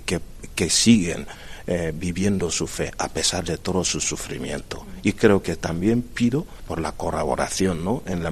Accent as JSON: {"language": "Spanish", "country": "Nigeria", "said": "como siendo un nigeriano, me rompe el corazón"}